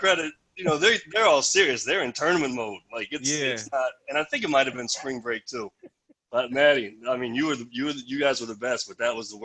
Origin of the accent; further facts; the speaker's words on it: Fayetteville, Tennessee, United States; So they play in Nashville. I'm from Fayetteville.